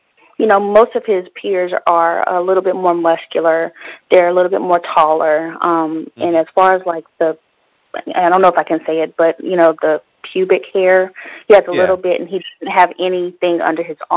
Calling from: North Carolina, United States; North Carolina.

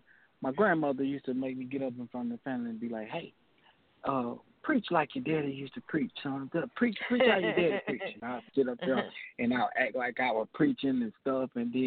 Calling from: Decatur, Mississippi, United States; I am calling from Decatur, Mississippi.

